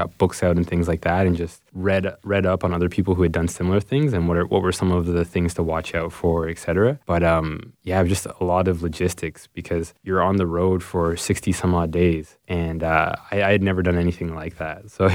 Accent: Scarborough, Ontario, Canada; born or raised there

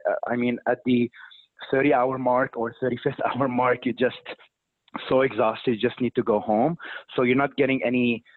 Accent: Damascus, Damascus Governorate, Syria; moved away as an adult; now in Chicago, United States; I'm from Syria, Damascus. I finished my medical school back in Damascus, and I immigrated to the United States here in Chicago.

